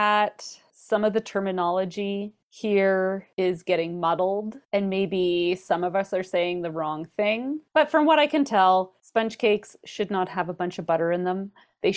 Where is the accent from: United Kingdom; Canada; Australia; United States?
Australia; I happen to have this great cookbook from Australia, from my mom, because you know as I am from Australia.